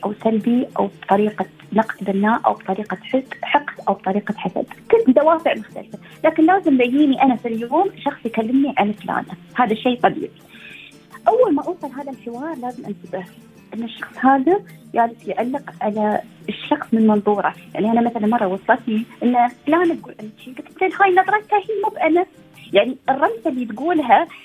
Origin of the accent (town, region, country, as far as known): United Arab Emirates